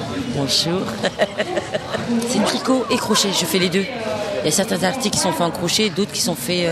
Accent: Aulnay-sous-Bois, Île-de-France, France; Je suis d'Aulnay.

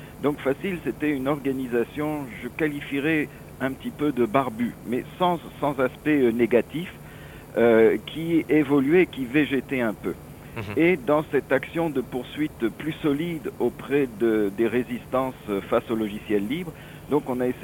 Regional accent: France; now in Quebec, Canada; si vous entendez mon accent, il est plus français que canadien. J'ai émigré ici il y a une trentaine d'années.

